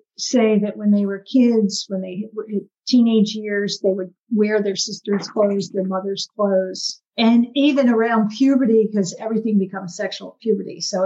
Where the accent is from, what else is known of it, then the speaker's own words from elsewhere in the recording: Northeast, United States; I'm white. I'm from the Northeast.